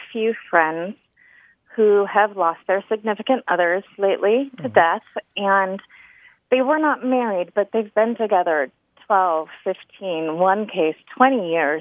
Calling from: Reno, Nevada, United States; I'm from Reno, Nevada.

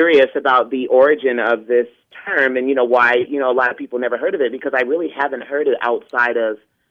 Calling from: Los Angeles, California, United States; I'm actually calling from Los Angeles, but I live in Chula Vista, California.

